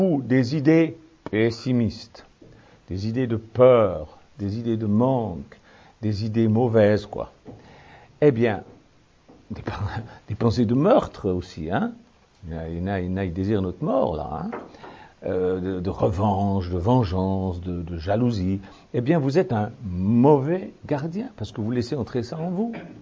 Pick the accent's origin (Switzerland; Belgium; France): Switzerland; Je suis suisse, hein, ça pardonne beaucoup de choses.